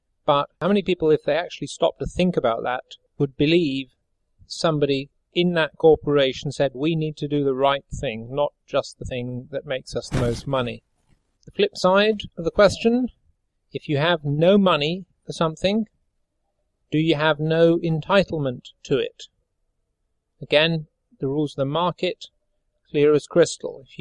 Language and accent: English; United Kingdom; When I tell people in Bangladesh that I am British, they say, oh, England